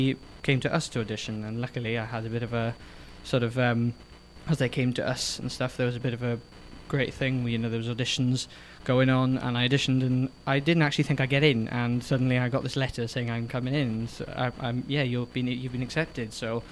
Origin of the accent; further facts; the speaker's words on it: Wales, United Kingdom; accent: Welsh; now in Romford, United Kingdom; And then my friends here say, no, he's still got a Welsh accent. But then as soon as I come home from Wales back to Romford, everyone's like, wow, you've been to Wales, sort of thing.